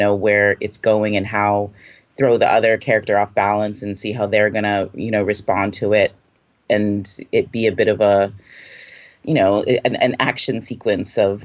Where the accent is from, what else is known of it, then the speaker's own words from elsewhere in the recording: Jamaica; I think that's another benefit of being Jamaican.